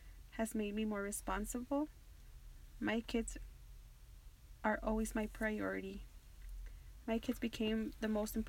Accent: Northridge, California, United States; I grew up in Northridge, California. My parents and I lived in a one-bedroom apartment.

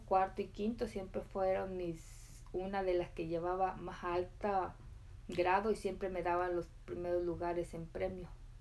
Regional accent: Mexico; now in United States; I crecí en México, en un ranchito muy apartado de la ciudad.

